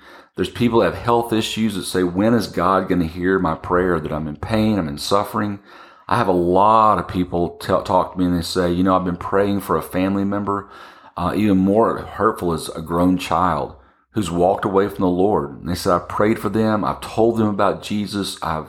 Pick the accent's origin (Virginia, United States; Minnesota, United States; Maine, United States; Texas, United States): Texas, United States; I grew up in Texas as a kid, and I just figured I'd spend my life in Texas.